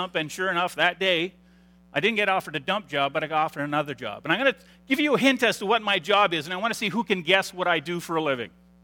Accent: Pembroke, Ontario, Canada; I grew up in Pembroke.

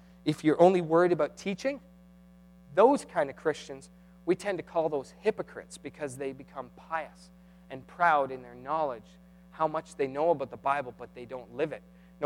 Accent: Canada; and I know we're Canadian, we're not into the war stuff

